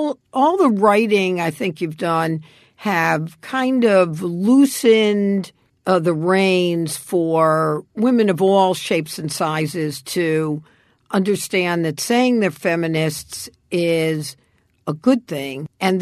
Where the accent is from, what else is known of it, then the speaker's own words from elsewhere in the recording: New York City, New York, United States; so I grew up on the Lower East Side, as you know.